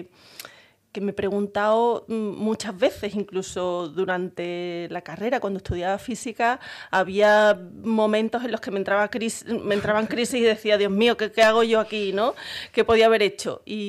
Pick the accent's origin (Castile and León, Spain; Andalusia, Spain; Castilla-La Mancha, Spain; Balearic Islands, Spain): Andalusia, Spain; Coria del Río; moved away as an adult; also born or lived in Seville / Madrid; yo soy de Sevilla, bueno, nací en Sevilla, pero viví durante mi infancia hasta los 18 años en Coria del Río y luego me fui a Madrid a estudiar física